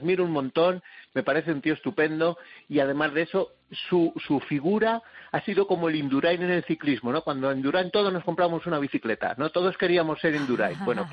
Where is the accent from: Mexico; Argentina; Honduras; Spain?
Spain; Castile and León; Reconozco que ayudo a la organización del cross de los pastores en mi pueblo, en Gredos, el cross de los pastores, que es un trail running por la dehesa de Orcajo ahí en Gredos.